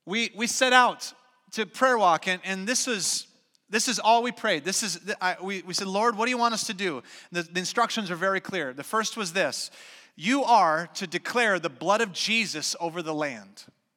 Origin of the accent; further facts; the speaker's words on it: Prior Lake, Minnesota, United States; You know, I grew up in Prior Lake. There's a reservation in Prior Lake, the Mittawakaton Sioux.